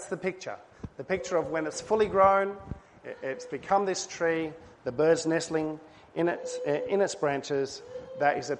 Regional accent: Vanuatu; Dad used to bake bread in Unmach, where we grew up in Vanuatu

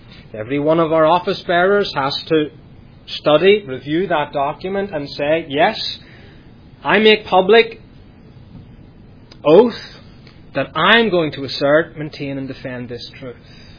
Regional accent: Northern Ireland, United Kingdom; Growing up in Northern Ireland in the midst of conflict, I remember as a child going into Belfast shopping with my mother.

